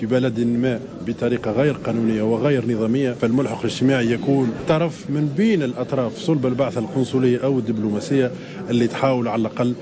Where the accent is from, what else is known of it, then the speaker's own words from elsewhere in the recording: Tunisia; احنا بالنسبة لنا كتونسيين في الخارج